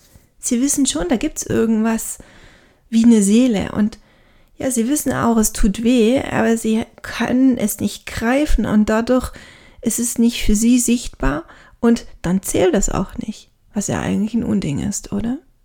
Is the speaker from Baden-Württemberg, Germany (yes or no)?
yes; Baden-Württemberg, Germany; Jetzt komme ich aus dem Schwabenland.